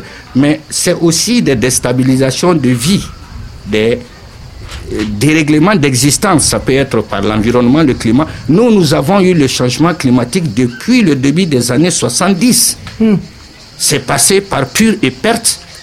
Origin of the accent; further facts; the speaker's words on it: Mali; je suis malien et aussi de l'Afrique de l'Ouest